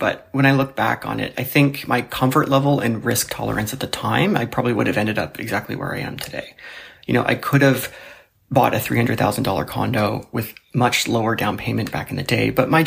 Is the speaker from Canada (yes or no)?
yes; Toronto, Ontario, Canada; I'm from Toronto and I'm 31 years old.